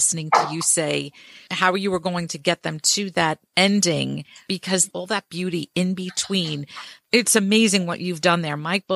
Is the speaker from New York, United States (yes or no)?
yes; New York City, New York, United States; I grew up in Borough Park on 41st Street between 14th and 15th Avenue. It was a total melting pot.